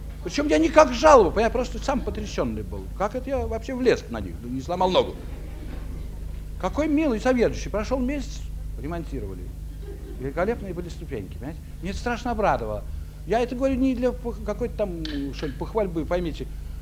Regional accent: Moscow, Russia; Я москвич, понимаете

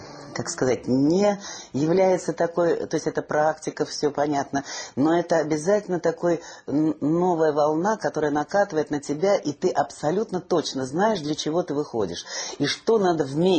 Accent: Moscow, Russia; И я никак не понимала, как я вот москвичка и так далее, простую девку буду играть, простую семью.

